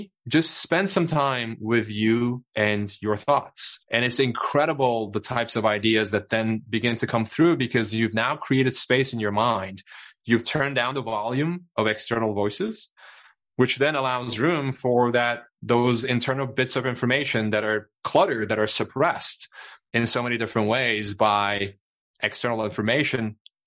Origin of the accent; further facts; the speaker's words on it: Turkey; I grew up in Turkey, and we lived in a small apartment, and we didn't have reliable access to electricity